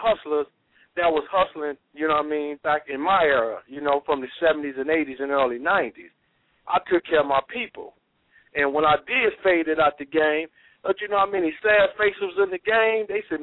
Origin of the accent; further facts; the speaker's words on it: Detroit, Michigan, United States; born there; I wasn't born in Bloomfield Hill. I was born in the Black Bottoms. You dig? And that's where I go when I'm in the city.